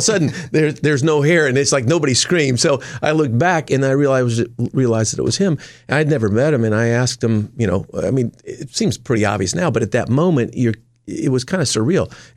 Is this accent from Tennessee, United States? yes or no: yes; Nashville, Tennessee, United States; So I grew up in Nashville. My father was in Christian, contemporary Christian music.